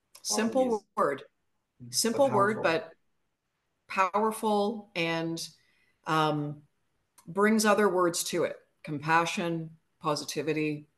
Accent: Hamilton, Ontario, Canada; I remember I'm from Hamilton

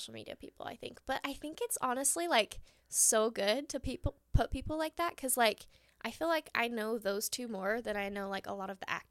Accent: Utah, United States; So a lot of them are actually from my hometown, Utah.

